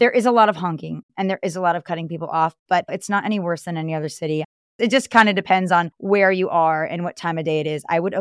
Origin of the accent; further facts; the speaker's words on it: Georgia, United States; because I'm not from Florida. So when a hurricane comes, I'm like, I'm leaving. So I drive home to Georgia